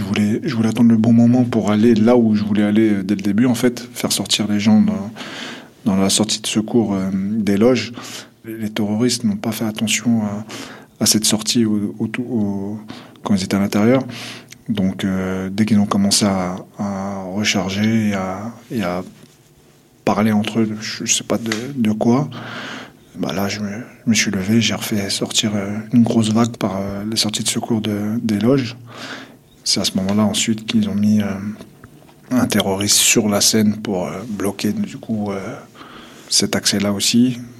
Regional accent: Kabylie, Algeria; born there; je suis né en Algérie, en petite Kabylie exactement, j'ai 43 ans.

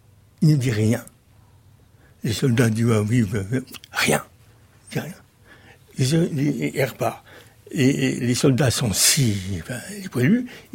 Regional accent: Grand Est, France; Moi, je ne suis pas du Midi. Je suis Lorrain, et chez nous, on cache nos sentiments.

